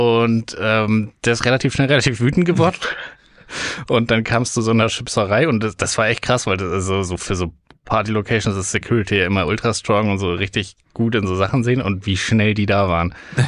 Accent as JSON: {"language": "German", "region": "England", "country": "United Kingdom", "said": "als Engländer hast du einfach die Situation nie, dass du irgendwo richtig frei rumquatschen kannst."}